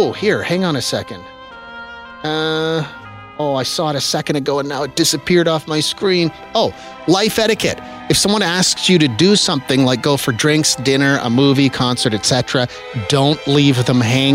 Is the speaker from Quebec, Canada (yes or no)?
no; Saskatchewan, Canada; No, I'm from Saskatchewan. I've never heard of this before.